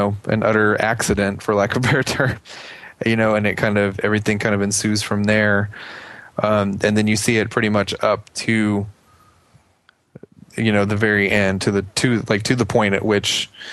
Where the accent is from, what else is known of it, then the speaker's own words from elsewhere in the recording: Nashville, Tennessee, United States; I've had connection with her in the past because I'm from the Nashville area.